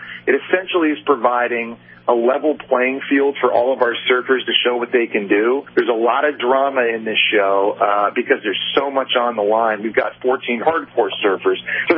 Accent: Ottawa, Ontario, Canada; Well, I'm from Ottawa, Canada, originally.

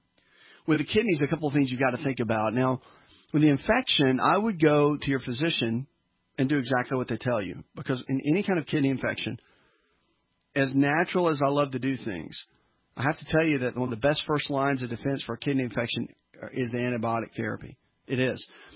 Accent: the South, United States; born or raised there

